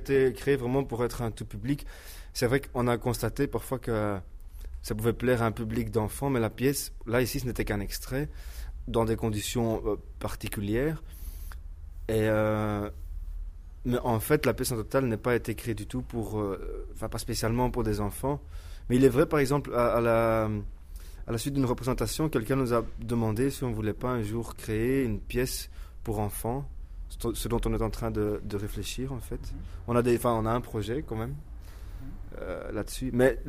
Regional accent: Belgium; Bon, moi je suis belge

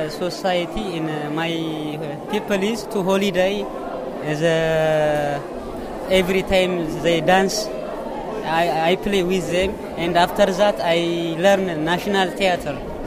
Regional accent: Ethiopia; English is a second language; From Ethiopia. I came from Ethiopia.

